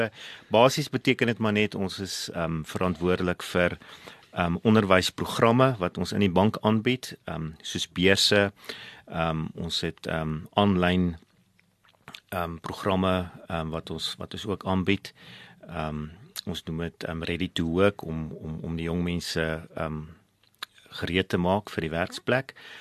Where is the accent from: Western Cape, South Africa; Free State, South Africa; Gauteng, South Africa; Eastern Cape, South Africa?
Free State, South Africa; Bethlehem; ek het groot geword in Bethlehem, in die Vrystaat. Daar gewees by hoërskool voortrekker, matrikuleer.